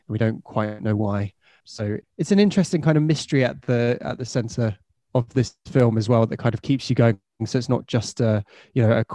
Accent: United Kingdom; It's like, as a Brit, I was like, oh no.

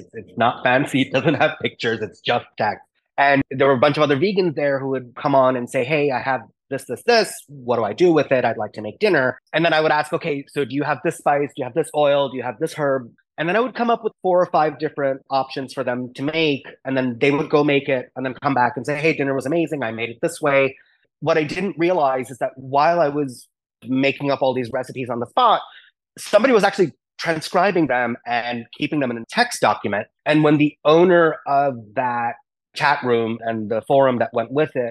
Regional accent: South India, India; I'm from South India. So our main meal is rice

